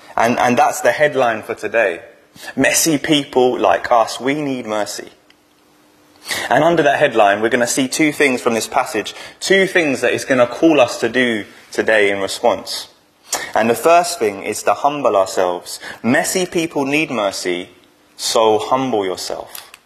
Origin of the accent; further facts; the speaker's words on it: London, United Kingdom; A bit like my hometown, London. Some of you listening and hearing my accent's a bit suspect. It's not an Oldham accent. It's because I'm from London, right?